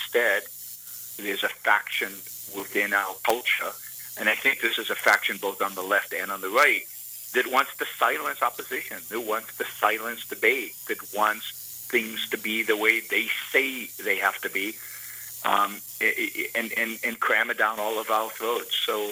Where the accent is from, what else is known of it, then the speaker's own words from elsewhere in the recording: Israel; As most kids growing up in Israel in the 1960s and 70s, I was a socialist.